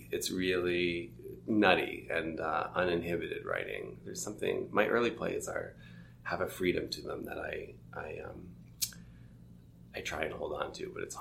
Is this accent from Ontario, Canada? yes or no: yes; Toronto, Ontario, Canada; So I grew up in Toronto, and I went to the School of the Arts in high school, and I was a drama major.